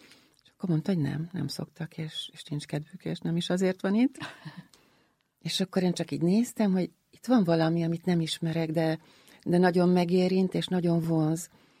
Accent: Budapest, Hungary; Én a Rózsadombon nőttem fel

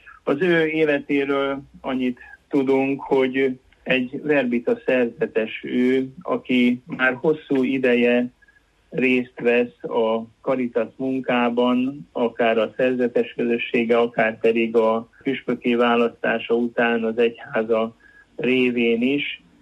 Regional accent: Hungary; és most öröm volt azt meghallani, hogy milyen jó magyarnak lenni

